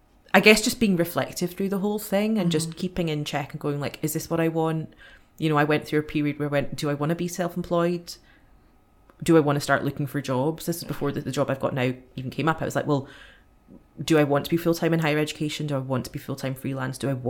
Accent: Scotland, United Kingdom; growing up in Scotland

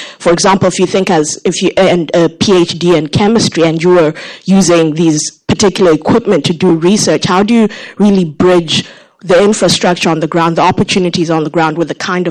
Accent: Zimbabwe; I'm originally from Zimbabwe.

